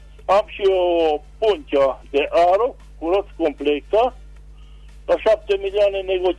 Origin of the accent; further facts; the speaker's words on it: Lupac, Caraș-Severin, Romania; Din comuna Lupac.